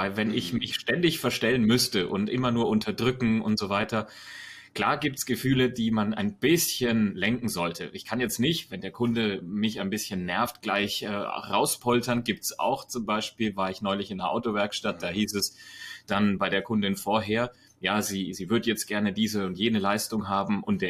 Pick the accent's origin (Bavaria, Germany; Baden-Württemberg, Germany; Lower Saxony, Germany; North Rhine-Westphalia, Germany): Bavaria, Germany; Ich komme aus der Nähe von Nürnberg, also im Herzen Bayerns, wenn man so will.